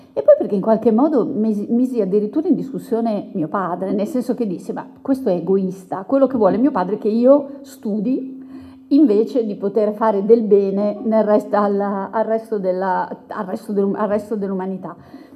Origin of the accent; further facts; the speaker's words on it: Bologna, Emilia-Romagna, Italy; Io sono di Bologna